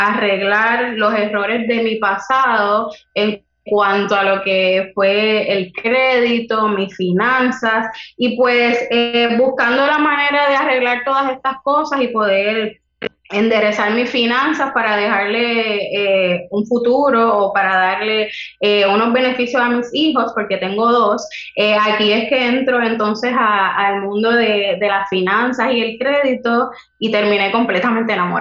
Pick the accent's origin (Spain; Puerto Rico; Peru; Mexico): Puerto Rico; Loíza; Tengo 31 años recién cumplidos y soy del pueblo de Loíza, la capital de la tradición.